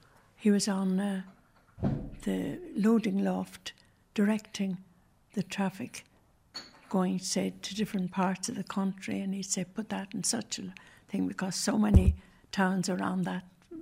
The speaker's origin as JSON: {"language": "English", "town": "Sandymount", "region": "Leinster", "country": "Ireland", "tie": "born or raised there", "said": "Sandymount."}